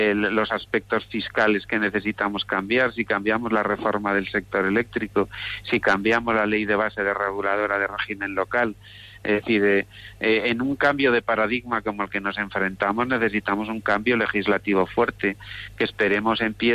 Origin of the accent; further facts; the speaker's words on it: Huesca, Aragon, Spain; born there; yo soy de la España vacía, yo soy nacido en Huesca, estamos 14 habitantes por kilómetro cuadrado